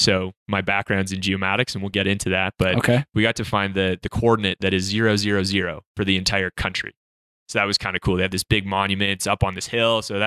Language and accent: English; Regina, Saskatchewan, Canada; moved away; also born or lived in Calgary; I'm from Regina, Saskatchewan originally, but I lived in Calgary for the last 8 years.